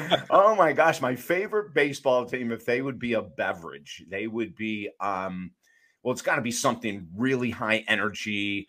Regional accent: Syracuse, New York, United States; also born or lived in Utica; We grew up in Syracuse in Utica, New York, which is central New York.

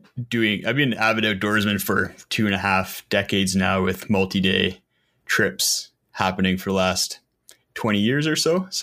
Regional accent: Ontario, Canada; Yeah, I grew up out on the East Coast, actually. I grew up in Ontario outside of Ottawa.

